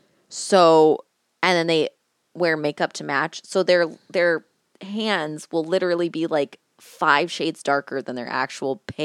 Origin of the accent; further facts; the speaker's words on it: United States; I always feel like what I see as an American about Australia is very much like how, like, in a similar way, how like Appalachia is